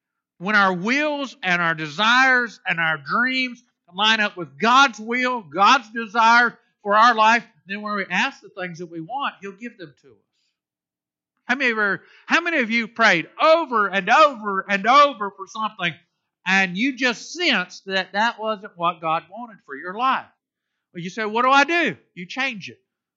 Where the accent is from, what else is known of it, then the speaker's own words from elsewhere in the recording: Florida, United States; This time of the year in Indiana and growing up in Florida, it wasn't as distinct as it is here.